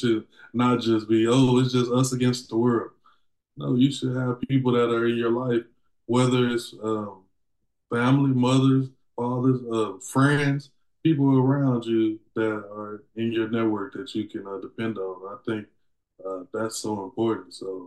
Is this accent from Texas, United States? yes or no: yes; Dallas, Texas, United States; I'm from Dallas. I went up to Chicago for that purpose.